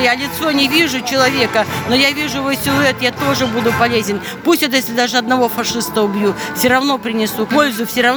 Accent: Irkutsk Oblast, Russia; Я из Иркутской области.

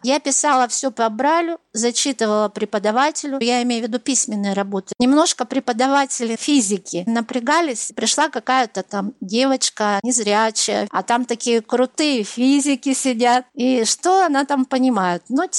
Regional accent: Irkutsk, Irkutsk Oblast, Russia; Я родилась в Иркутске и проживаю в Иркутске.

